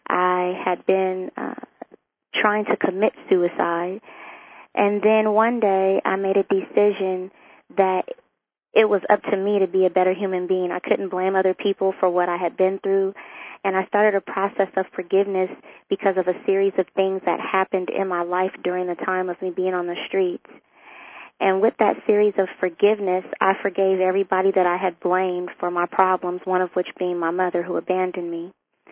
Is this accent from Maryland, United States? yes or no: no; California, United States; Well, I grew up in the dot-com industry, which means that I came from the Bay Area.